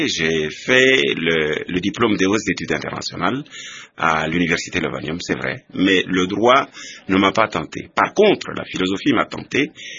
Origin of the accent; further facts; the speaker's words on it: Ngandajika, Kasaï-Oriental, DR Congo; L'autre partie, c'était en Nganajika, dans le, au chef-lieu du territoire de Nganajika.